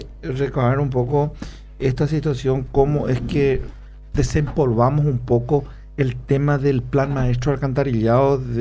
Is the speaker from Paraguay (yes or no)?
yes; Paraguay; soy paraguayo